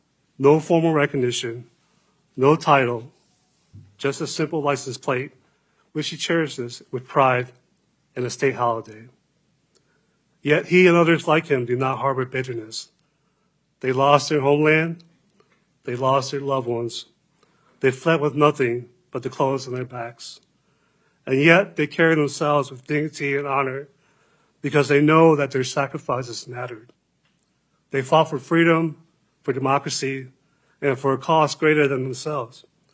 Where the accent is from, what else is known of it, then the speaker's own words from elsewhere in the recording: United States; I am American and a proud graduate of West Point and a retired U.S. Army colonel.